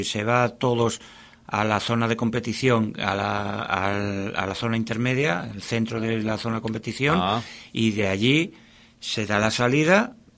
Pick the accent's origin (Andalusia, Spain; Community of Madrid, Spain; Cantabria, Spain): Cantabria, Spain; Santoña; yo soy de Santoña, entonces ya tengo familia marinera